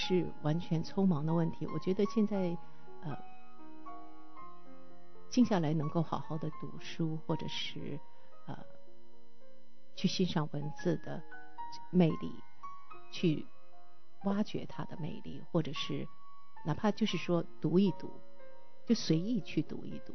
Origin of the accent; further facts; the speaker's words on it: China; 我觉得因为我们中国人的语言真的是很丰富很丰富